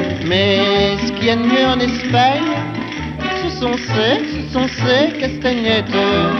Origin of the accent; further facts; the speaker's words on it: France; Je suis français, moi, je suis français. Et j'aime pas beaucoup qu'on me prenne pour un russe, surtout quand je parle espagnol.